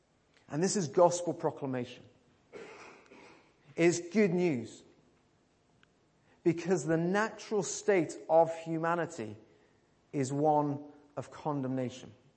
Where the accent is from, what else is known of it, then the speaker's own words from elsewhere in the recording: United Kingdom; Now, of course, we're British, so we don't show this.